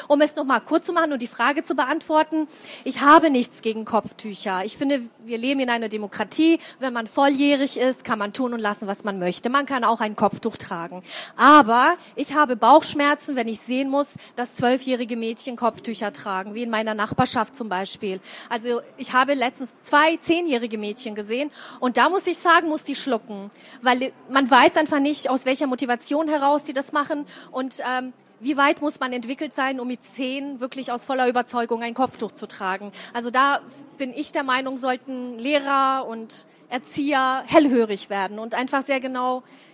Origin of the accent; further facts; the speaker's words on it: Kosovo; Und ich kam aus dem Kosovo, da musste ich mich oft erklären